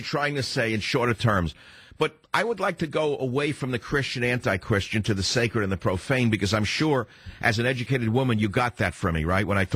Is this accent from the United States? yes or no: yes; San Francisco, California, United States; Now let's go across the country to my hometown of San Francisco. Cal on KSFO in my hometown of the beautiful San Francisco.